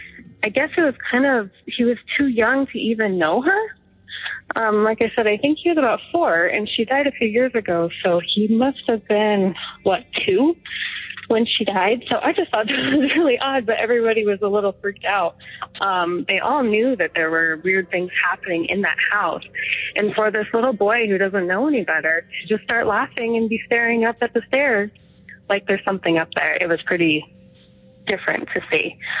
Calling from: Montana, United States; also born or lived in Florida; I'm calling from Montana. I called back a few weeks ago, and my story was I had moved back from Florida

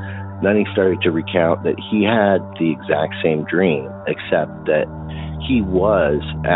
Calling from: Texas, United States; Hey, Derek … in Texas with a story for hopefully a Hometown Legends show.

